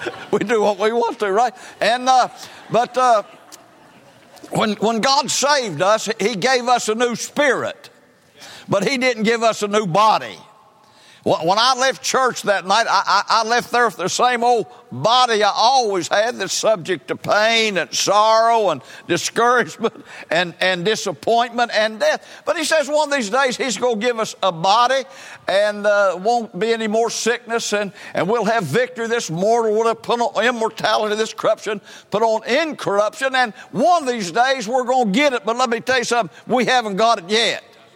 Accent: West Virginia, United States; born there; I was born in West Virginia.

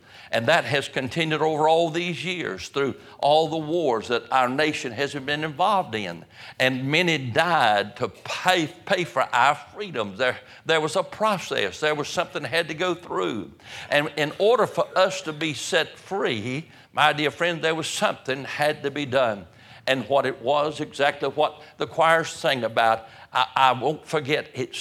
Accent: United States; But my dear friend, I'm glad that I'm an American.

